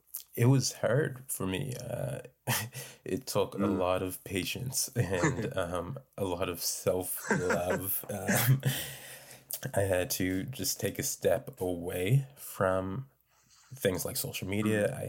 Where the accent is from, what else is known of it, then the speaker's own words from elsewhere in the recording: North Preston, Nova Scotia, Canada; feeling like, oh, I'm from North Preston, so people aren't going to think that I am able to get this job